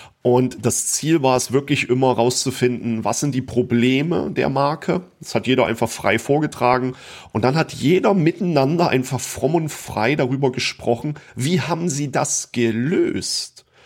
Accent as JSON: {"language": "German", "region": "East Germany", "country": "Germany", "said": "Ich komme aus dem Osten und habe dort in einem Ort gelebt mit einer Kaserne, ganz normal."}